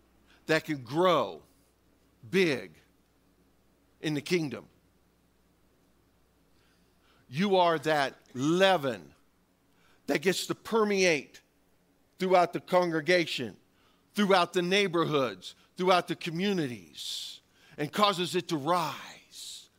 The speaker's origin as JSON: {"language": "English", "region": "Kansas", "country": "United States", "said": "farmers would say, okay, 2 years in the week because I'm from Kansas."}